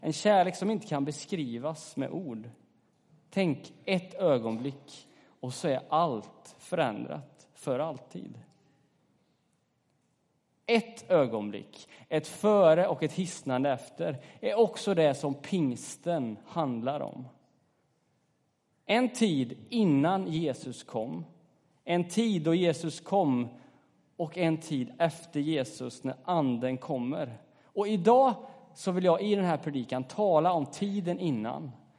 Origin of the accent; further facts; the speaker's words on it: Kil, Värmland, Sweden; Jag minns när jag var tonåring där hemma i Kil och det kom fram liksom förr eller senare, det gör ju ofta det, att man är kristen.